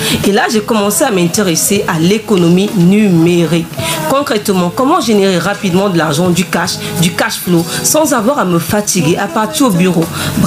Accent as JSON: {"language": "French", "country": "Cameroon", "said": "Je suis camerounaise."}